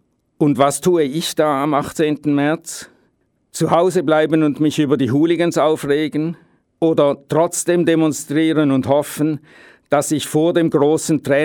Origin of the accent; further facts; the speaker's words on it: Switzerland; Was tue ich da als Schweizer, der die Ideale der Französischen Revolution verteidigt